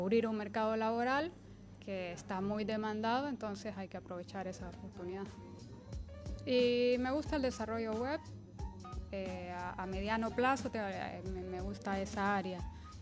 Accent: Honduras; moved away as an adult; now in Argentina; yo me recibí de arquitecto en mi país y no pude hacer las equivalencias de Honduras hacia acá.

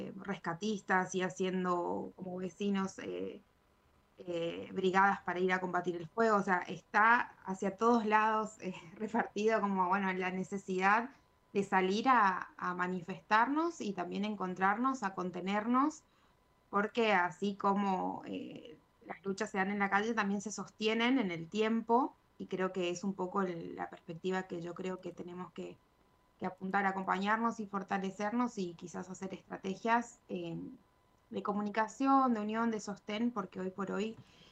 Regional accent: Misiones, Argentina; yo soy de Misiones y soy egresada de la Universidad Nacional de Misiones

